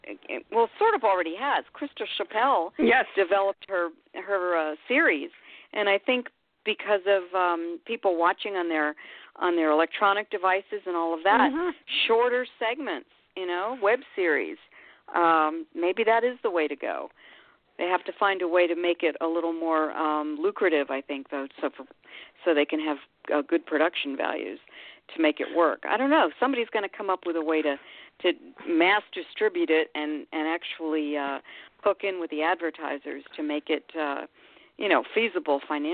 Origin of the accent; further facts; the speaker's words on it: Miami, Florida, United States; And I grew up in Miami, so it was fun to go back and work there.